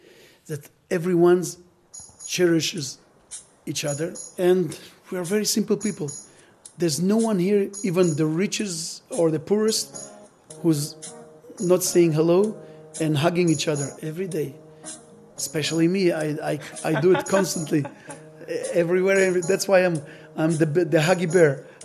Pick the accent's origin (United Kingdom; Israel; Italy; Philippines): Israel; Ofakim, Southern District; English is a second language; I was born here in Ofakim about 56 years ago, right here in my little town. And since then, I live here, and every now and then I went to America sometime.